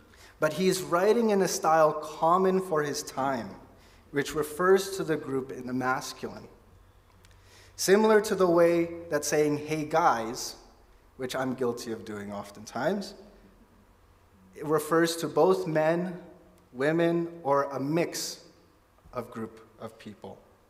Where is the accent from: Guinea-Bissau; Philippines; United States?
Philippines; if you don't know, I'm Filipino, right?